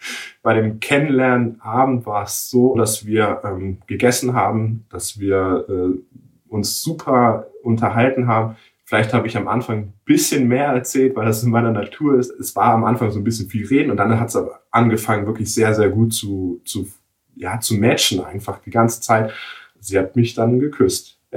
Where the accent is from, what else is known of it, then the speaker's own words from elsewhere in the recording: Nuremberg, Bavaria, Germany; born there; ich bin gebürtiger Nürnberger